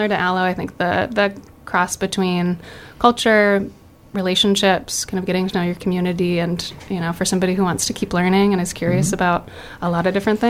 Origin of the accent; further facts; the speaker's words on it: Michigan, United States; Yeah, so I am from Michigan, born and raised. I did all of my schooling in Michigan. So I was from kind of the southwest part of the state next to Lake Michigan.